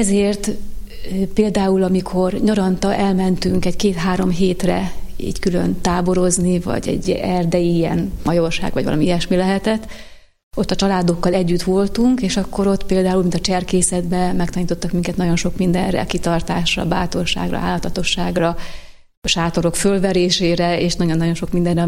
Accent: Budapest, Hungary; born there; Egy budapesti keresztény családban a szüleim ők mérnökök voltak, vegyészmérnökök, négyen vagyunk testvérek.

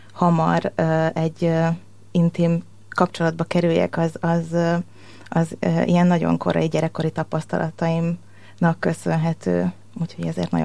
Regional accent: Bakonyszombathely, Komárom-Esztergom, Hungary; Ott a Bakonyban, el is mondom a falunak a nevét, ahol én felnőttem, Bakony-Szombathelyen.

